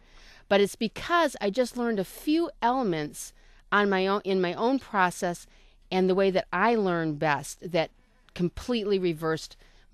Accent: Union Lake, Michigan, United States; I grew up in Union Lake, Michigan, and I grew up around lakes, and I was always in the water and swimming and sailing.

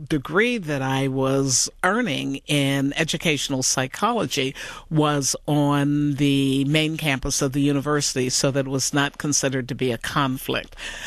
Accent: Harrisburg, Pennsylvania, United States; As you indicated, I grew up in Harrisburg, Pennsylvania

